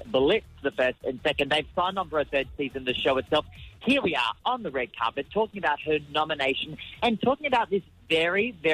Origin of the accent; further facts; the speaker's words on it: Australia; accent: Australian; now in United States; So I keep my Aussie accent really easily. But when you're here among all the Americans all the time, it's easy to pick it up.